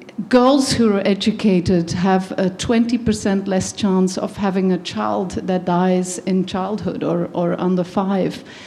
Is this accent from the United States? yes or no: no; Belgium; I grew up in Belgium